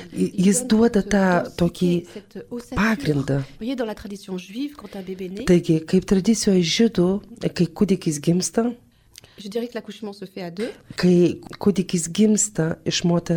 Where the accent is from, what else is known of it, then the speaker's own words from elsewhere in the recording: France; Lithuanian is a second language; aš kaip prancūzė